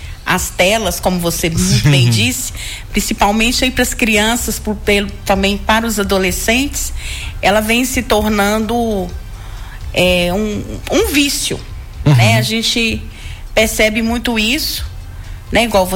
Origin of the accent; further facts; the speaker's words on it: Caetanópolis, Minas Gerais, Brazil; A minha infância, né, ela foi em Caetanópolis, eu sou nascida lá, eu nasci em Caetanópolis